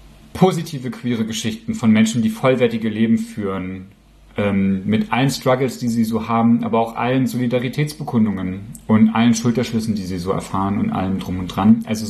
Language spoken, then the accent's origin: German; Magdeburg, Saxony-Anhalt, Germany; also born or lived in Bremen; die Leute mich die ganze Zeit darauf angesprochen haben, dass ich so lustig rede und wo ich denn herkomme und ob ich denn … schon mal getroffen hätte, denn ich komme ja auch aus Magdeburg.